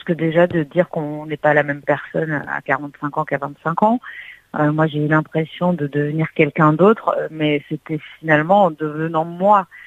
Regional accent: Nice, Provence-Alpes-Côte d'Azur, France; C'est mon premier message, voilà, en tant que niçoise

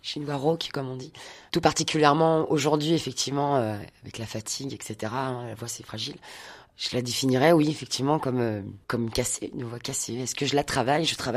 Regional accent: Montpellier, Occitanie, France; Alors, je me produis, je suis de Montpellier.

